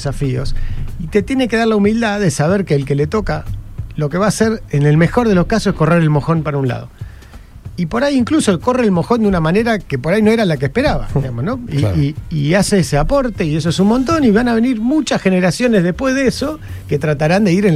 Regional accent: Argentina; y dentro de eso, además, somos argentinos

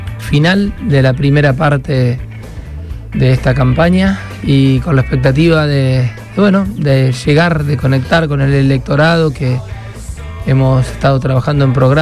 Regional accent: Hugues, Santa Fe, Argentina; moved away as an adult; De un pueblo del sur de la provincia de Santa Fe. Me vine a estudiar a los 19 años.

